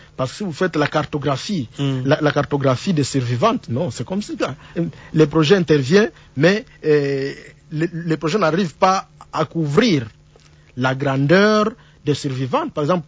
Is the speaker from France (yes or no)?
no; DR Congo; ici chez nous au Congo